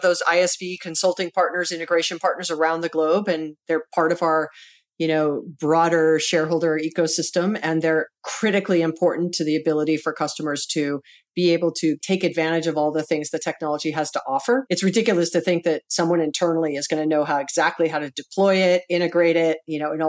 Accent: Hawaii, United States; we're both born and raised in Hawaii. And so, you know, in Hawaii, it's all about what high school did you go to, right?

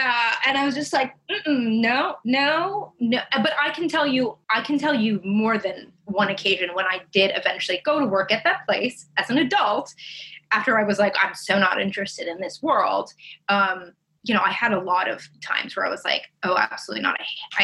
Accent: Los Angeles, California, United States; And growing up, I'm obviously from Los Angeles, and I went to like a very fancy prep school, like very fancy elementary school.

